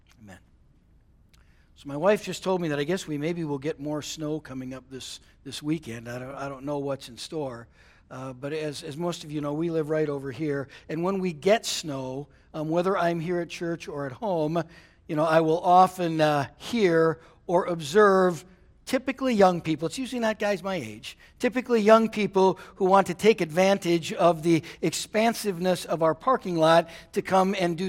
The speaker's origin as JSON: {"language": "English", "region": "Minnesota", "country": "United States", "tie": "born or raised there", "said": "I used to do it when I was a kid, except I grew up in Minnesota where it gets really cold"}